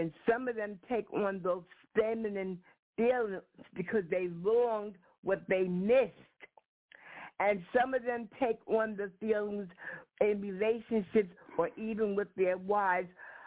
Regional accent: New York, United States; now in North Providence, United States; Well, I live in North Providence, but I'm from New York.

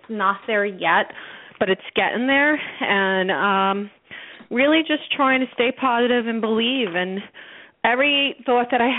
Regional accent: Brooklyn, New York, United States; I'm from Brooklyn. Actually, you hear Brooklyn.

